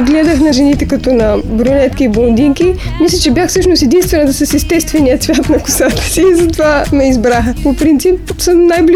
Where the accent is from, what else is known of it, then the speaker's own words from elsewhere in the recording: Plovdiv, Plovdiv Province, Bulgaria; просто защото си от Пловдив и аз съм от Пловдив